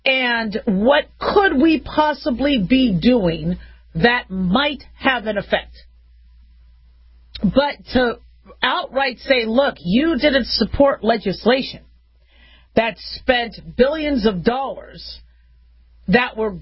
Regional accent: Phoenix, Arizona, United States; also born or lived in Las Vegas; And I had bad summers in the 80s growing up in Phoenix and Vegas. It was hot.

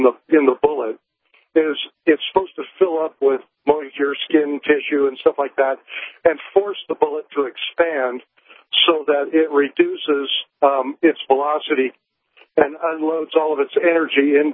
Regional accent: Iowa, United States; I'm a 55-year-old man. I grew up in Iowa. Grew up on a farm.

